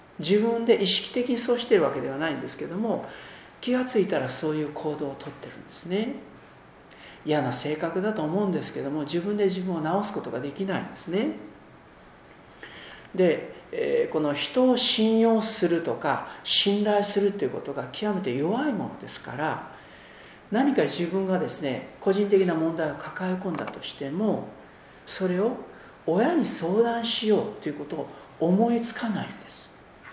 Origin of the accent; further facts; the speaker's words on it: Sera District, Hiroshima, Japan; 私は広島県のちょうど真ん中あたりに位置します世羅郡というところで生まれ育ちました。昔はですね、大田の荘と呼ばれるこの荘園があった場所なんですね。ですからもう1000年以上の歴史がある